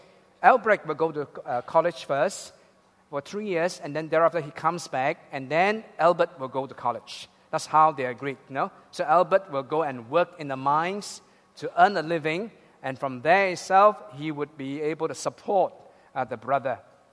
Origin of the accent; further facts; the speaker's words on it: Malaysia; So as a Malaysian, you know, we always are very grateful.